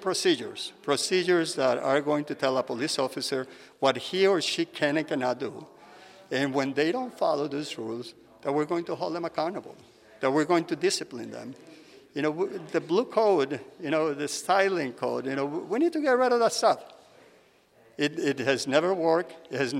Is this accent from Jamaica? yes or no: no; Teocaltiche, Jalisco, Mexico; now in United States; I'm from Teocaltiche, the town of Teocaltiche, Jalisco, small town. Boy that came here 15 years ago with $100 in my pocket.